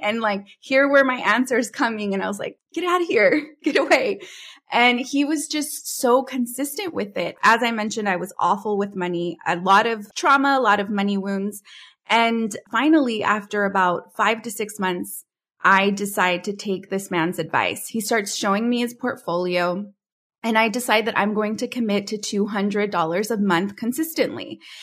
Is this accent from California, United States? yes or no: yes; California, United States; I'm originally from California, moved back out there to like pursue something bigger than 30 seconds on local TV.